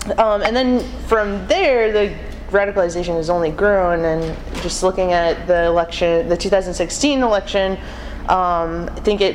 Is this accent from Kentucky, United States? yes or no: no; Boston, Massachusetts, United States; Hey, comrades. … from Boston.